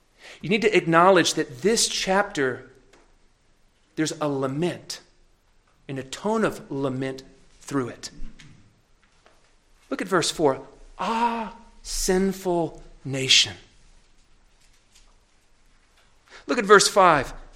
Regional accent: Louisiana, United States; I grew up in Louisiana. Mississippi River goes through Louisiana. Basically, we are the sewage system of the whole of the United States. Everything drains through my state.

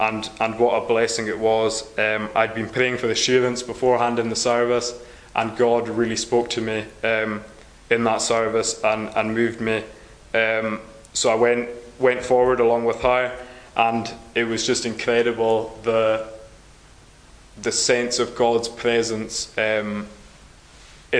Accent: Harris, Scotland, United Kingdom; growing up in Harris and then travelling all the way to Nepal.

